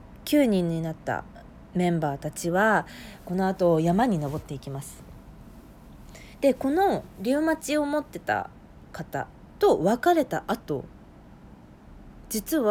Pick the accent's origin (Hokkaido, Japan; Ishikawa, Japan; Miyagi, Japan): Hokkaido, Japan; マイナス30度って、私北海道出身なんですけど全く体感したこともないんですが